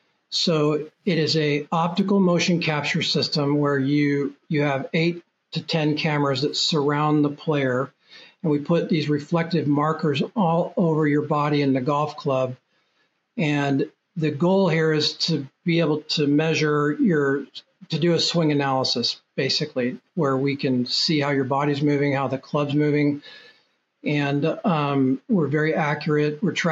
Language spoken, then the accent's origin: English; Portland, Oregon, United States; I'm from Portland, Oregon.